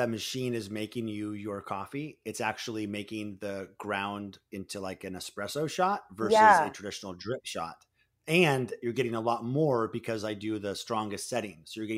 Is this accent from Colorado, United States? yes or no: no; Seattle, Washington, United States; Well, a little fun fact, I am from Seattle, okay, which is the home of Starbucks